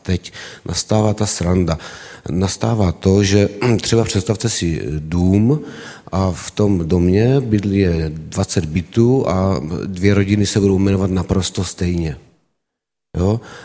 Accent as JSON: {"language": "Czech", "town": "Vyškov", "region": "South Moravian Region", "country": "Czechia", "said": "jsem z Výškova"}